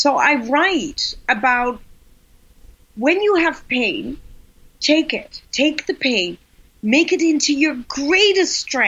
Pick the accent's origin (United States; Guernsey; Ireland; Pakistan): Pakistan; born there; I was born in Pakistan, in the north of Pakistan, at the foot of the Himalaya mountain.